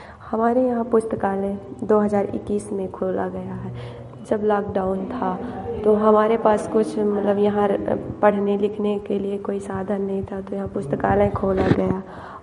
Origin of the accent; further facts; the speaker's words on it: Patna Kala, Madhya Pradesh, India; मैं सतना की हूँ, ब्लॉक मझगावां, ग्राम पटना कला की रहने वाली हूँ।